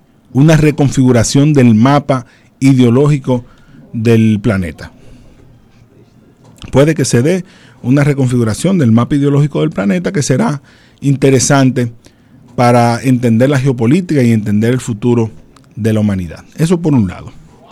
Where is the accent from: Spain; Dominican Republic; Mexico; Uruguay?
Dominican Republic; tiene que ver con nuestra cultura como dominicanos, la cultura que tenemos hacia el debate